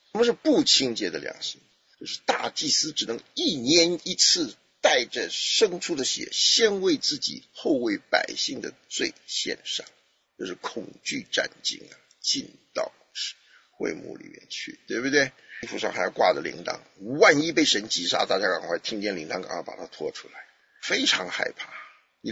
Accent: Taiwan; 你看，这就是我们台湾人的这个侍奉

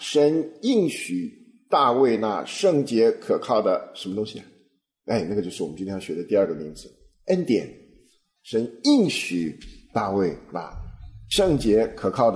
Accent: China; 我们中国人讲的恩是什么东西？就是好处了，位高的给位低的一点赏赐，就是这样。

